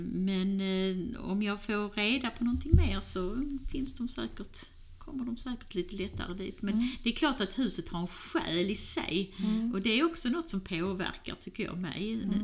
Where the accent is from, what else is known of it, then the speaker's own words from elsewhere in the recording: Svinaberga, Skåne, Sweden; Jag är uppvuxen uppe i Svinaberga på en fruktodling, och jag var väldigt mycket ensam som barn